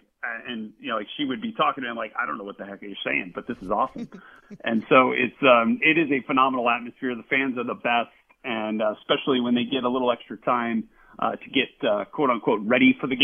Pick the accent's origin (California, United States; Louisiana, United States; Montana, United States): Louisiana, United States; New Orleans; And so I grew up in New Orleans